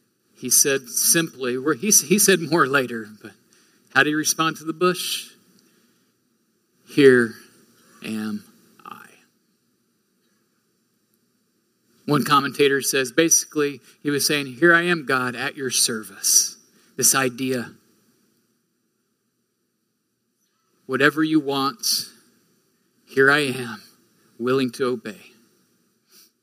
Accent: Illinois, United States; I'd never seen UVA. I grew up in Illinois.

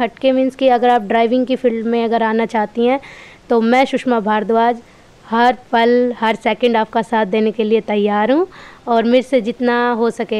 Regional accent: Saraygaon, India; मैं सरायगांव की रहने वाली हूँ।

